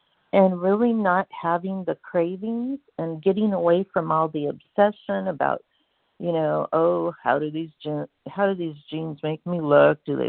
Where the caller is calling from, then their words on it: Washington, United States; Yes, I am from Washington State.